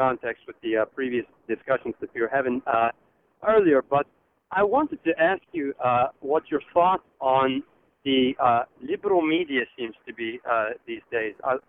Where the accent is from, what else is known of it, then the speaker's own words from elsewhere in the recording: Russia; But so I am from Russia. Back then it was the Union of Soviet Socialist Republics.